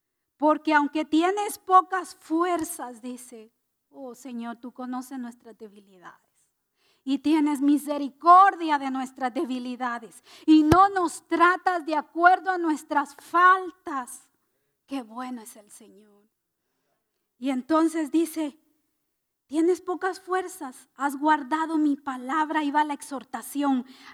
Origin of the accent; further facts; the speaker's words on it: Guatemala; yo que vengo de Guatemala y mi esposo que viene de Guatemala